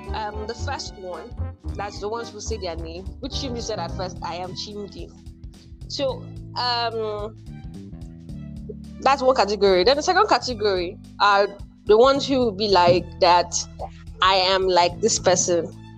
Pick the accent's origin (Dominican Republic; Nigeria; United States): Nigeria; I am that Nigerian Christian talkaholic.